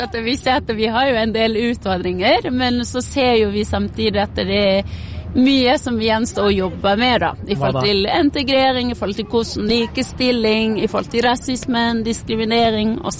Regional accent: Nordfjordeid, Vestland, Norway; Jeg Nordfjording, så fra Nordfjordeid.

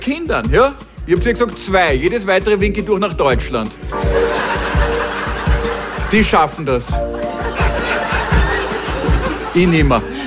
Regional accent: Austria; Ich bin ein echter Österreicher.

